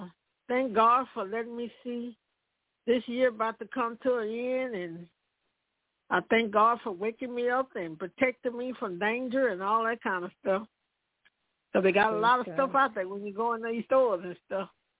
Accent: Louisiana, United States; I'm from Louisiana.

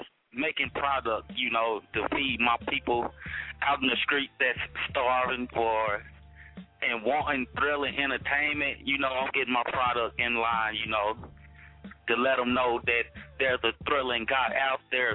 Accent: Monroe, Louisiana, United States; I'm from Monroe, Louisiana, 318. It's like 2 hours from Shreveport, 4 hours from Dallas, Texas.

